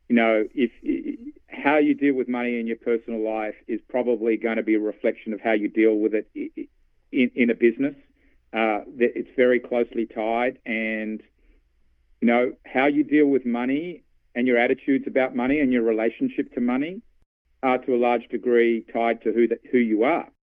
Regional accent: Sydney, New South Wales, Australia; moved away as an adult; now in Atlanta, United States; I wasn't born in Atlanta, Georgia. I came from Sydney, Australia, although I now live here in the United States in Atlanta.

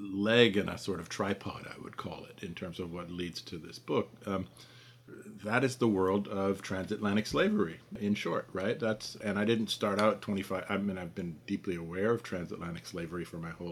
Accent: Washington, District of Columbia, United States; I said I grew up in Washington, D.C.

